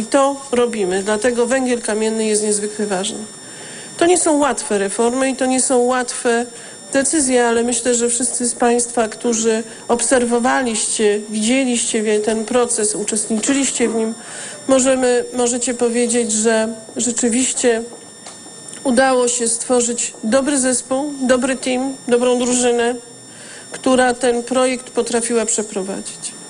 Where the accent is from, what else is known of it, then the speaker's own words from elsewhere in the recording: southern Poland, Poland; sama jestem związana z gminą górniczą, sama pochodzę z tego regionu i wiem doskonale, że dla nas tutaj, ludzi mieszkających na południu Polski